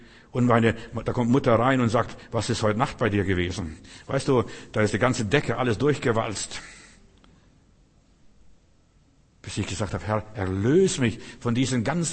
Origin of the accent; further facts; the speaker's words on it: Bavaria, Germany; ich bin ja in Bayern groß geworden.